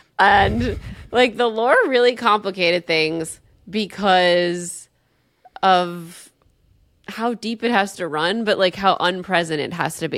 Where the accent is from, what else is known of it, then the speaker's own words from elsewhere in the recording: New Jersey, United States; I'm from New Jersey. What do you want from me?